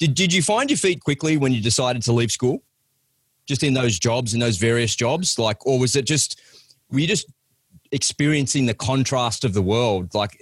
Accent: Sydney, New South Wales, Australia; And at the time, I went off to HMAS Cerberus down in Melbourne. And I'm from Sydney.

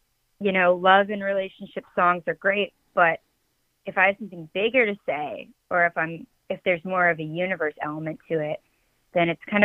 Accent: California, United States; I mean, I grew up in California.

